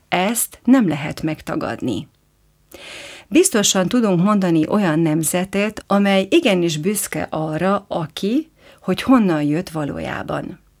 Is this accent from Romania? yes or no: no; Prekmurje, Slovenia; én meg elmondtam, hogy muravidéki magyar vagyok